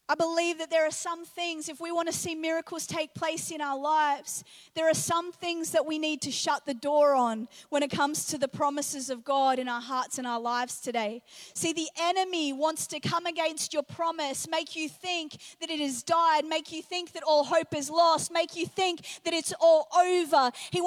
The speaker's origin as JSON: {"language": "English", "country": "New Zealand", "tie": "born or raised there", "also_born_or_lived": "England", "said": "I was born in England and spent my childhood in New Zealand."}